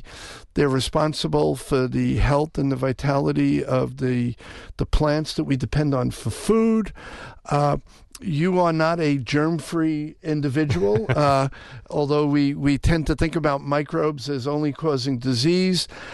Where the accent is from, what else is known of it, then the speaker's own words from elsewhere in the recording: New York City, New York, United States; I'm from New York City, so that's my favorite analogy